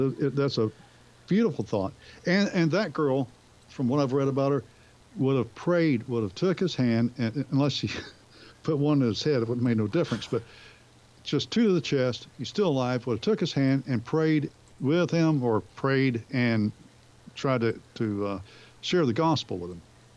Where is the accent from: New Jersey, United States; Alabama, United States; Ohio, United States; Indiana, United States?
Alabama, United States; I'm from Alabama.